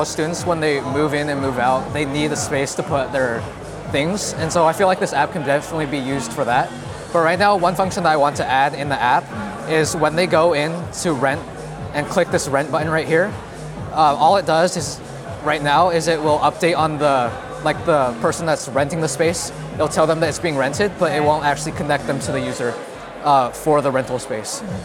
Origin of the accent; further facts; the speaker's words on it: Utah, United States; I'm a first year in Thayer. And I'm from Utah originally.